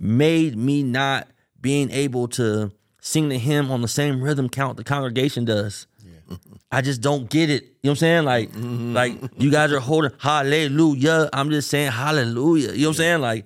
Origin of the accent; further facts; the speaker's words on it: Richmond, California, United States; so I grew up in Richmond, California, East Bay. It's majority Black and Hispanic.